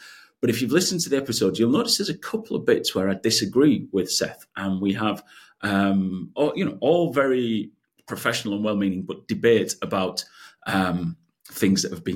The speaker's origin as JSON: {"language": "English", "country": "United Kingdom", "said": "I'm a Brit and I hate the kind of forced, hey, sir, how's your day going?"}